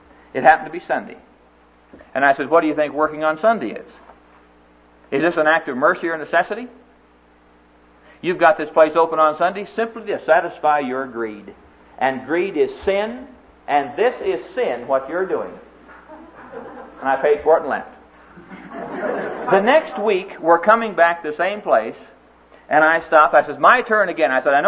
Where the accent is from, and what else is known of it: Neola, Iowa, United States